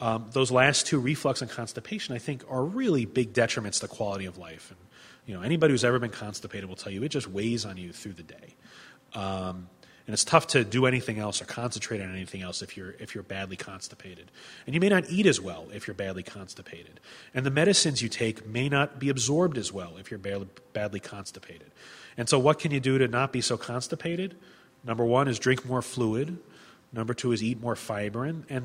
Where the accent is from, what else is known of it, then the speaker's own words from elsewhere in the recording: United States; between the steroids and just in general being an American, we don't get good nutrition